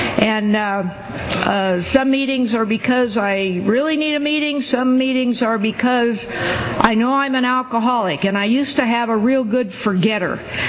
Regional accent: Springville, California, United States; I was born and raised in Springville

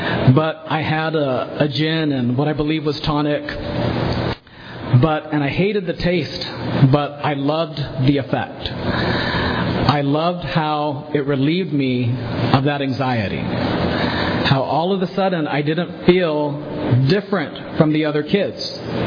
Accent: Visalia, California, United States; born there; So, I was born in Visalia. I was born at Kaweah Delta. My parents are from the valley.

